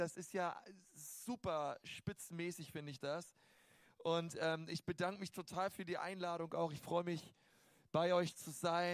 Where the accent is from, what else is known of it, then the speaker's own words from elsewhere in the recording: Berlin, Germany; Ich bin eigentlich Berliner, geboren in Berlin.